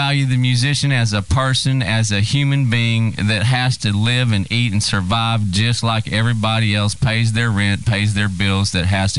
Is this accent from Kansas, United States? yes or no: yes; Shawnee, Kansas, United States; I was raised in Shawnee, Kansas.